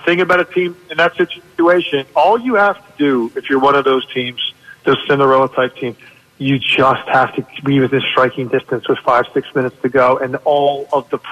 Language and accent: English; Richmond, Virginia, United States; My Richmond Spiders, my hometown, they got a great win against Iowa.